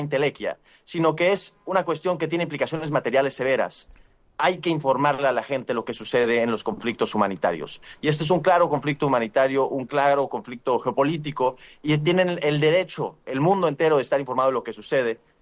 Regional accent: United States; born there; Yo soy nacido en Estados Unidos, querida Gabriela, y por lo tanto, eso viene en mi pasaporte mexicano, nacido en el extranjero, en los Estados Unidos

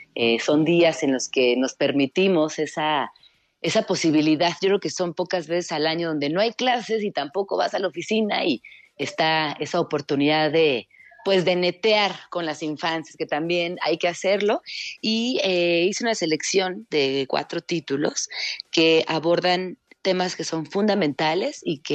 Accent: Chiapas, Mexico; Estamos en San Cristóbal. Y nos vamos a Comitán en unas horas, así que pues feliz de estar por acá, por mi tierra, visitando a la familia

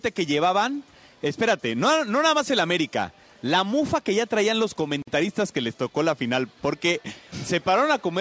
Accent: Argentina; entre yo que soy argentino, ¿no? Extranjero por extranjero

